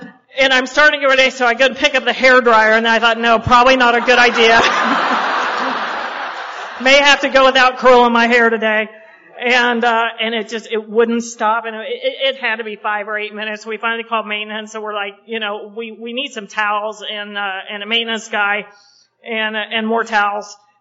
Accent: Oxford, Ohio, United States; So I grew up in Oxford, Ohio. That was my first resentment. I did not want to be from Ohio. I didn't want to grow up in Ohio. I thought Ohio was uncool.

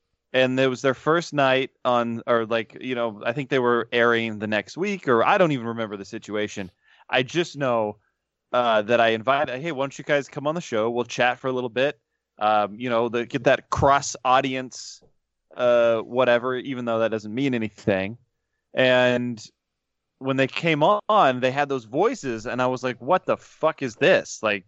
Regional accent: Kentucky, United States; I'm not even a Northeast guy. Like I grew up in Kentucky.

